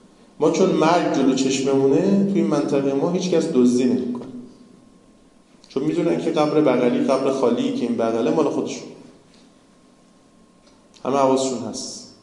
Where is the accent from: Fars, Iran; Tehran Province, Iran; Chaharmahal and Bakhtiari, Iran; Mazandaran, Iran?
Tehran Province, Iran; Tehran; افتخارم میکنیم هر جا میریم میگیم ما تهرانی هستیم